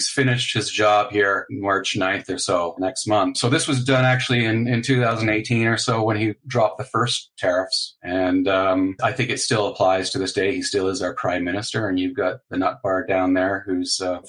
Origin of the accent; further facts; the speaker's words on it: Hamilton, Ontario, Canada; I come from Hamilton. Hamilton is the steel manufacturing city in Canada.